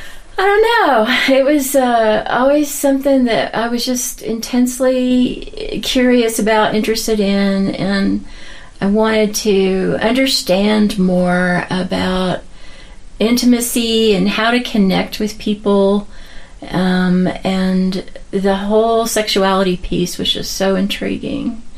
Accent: Amarillo, Texas, United States; also born or lived in Austin, Texas; found myself in all kinds of scenarios in Austin, Texas in the 70s. It was an idyllic place after growing up near Amarillo, Texas

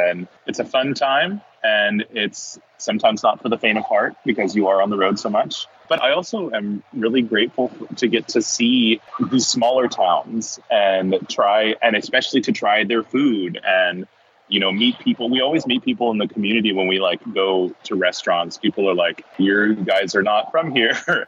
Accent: Oklahoma, United States; Yeah, so I'm Choctaw from the Choctaw Nation of Oklahoma. My dad is full-blood Choctaw. My mom was almost full-blood.

